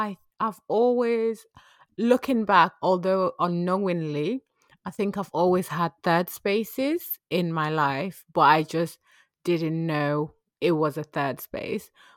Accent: Yorkshire and the Humber, United Kingdom; now in London, United Kingdom; And then growing up, I grew up in Yorkshire, very green area.

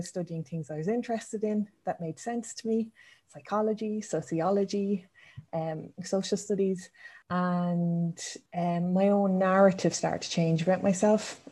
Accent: Tallaght, Leinster, Ireland; So I grew up in Dublin, in Talla in Dublin.

